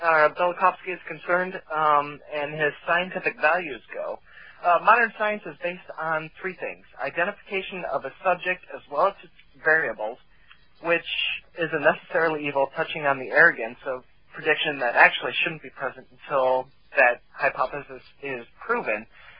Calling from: Miami, Florida, United States; Florida, actually Miami.

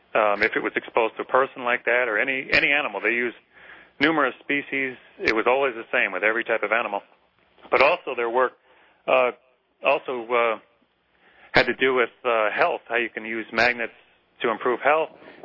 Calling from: Gainesville, Florida, United States; I'm calling from Gainesville, Florida.

